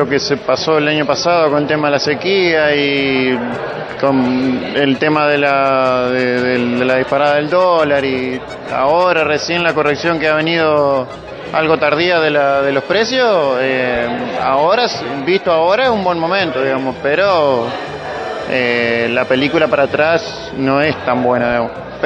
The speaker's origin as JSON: {"language": "Spanish", "town": "El Tala", "region": "Entre Ríos", "country": "Argentina", "said": "Del Tala, de acá, a 15 kilómetros de María."}